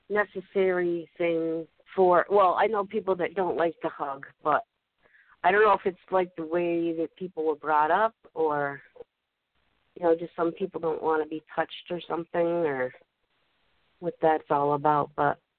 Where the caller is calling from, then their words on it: Massachusetts, United States; I'm calling from Massachusetts.